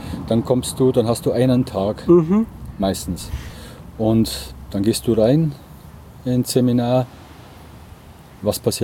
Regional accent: Bavaria, Germany; ich komme ja aus Bayern

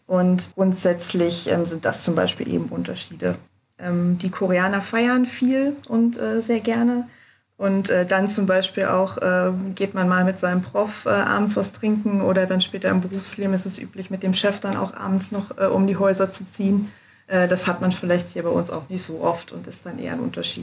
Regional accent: Germany; ich komme aus Deutschland.

